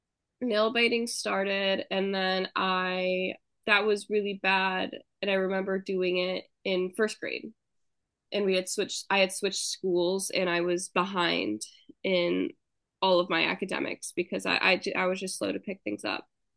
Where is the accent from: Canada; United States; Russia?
United States; Michigan; now in Philadelphia, United States; I'm 24 years old. I work and live in Philadelphia right now, but I grew up in Michigan